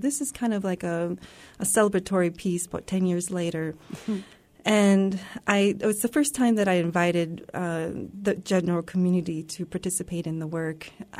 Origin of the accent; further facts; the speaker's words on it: Bismarck, North Dakota, United States; I grew up in North Dakota, and my mother participated in a modern dance company here in town in Bismarck.